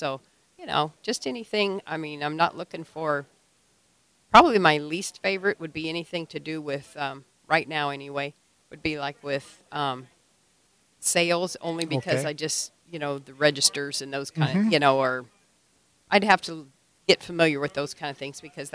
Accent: Oklahoma, United States; also born or lived in Illinois; I was born in Illinois, but I grew up in Oklahoma.

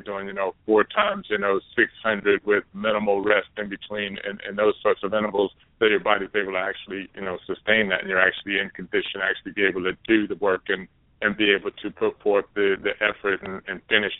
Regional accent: Dallas, Texas, United States; and I'm growing up in Dallas, Texas, there's nobody from my neighborhood that's ever gone on to be an Olympic athlete

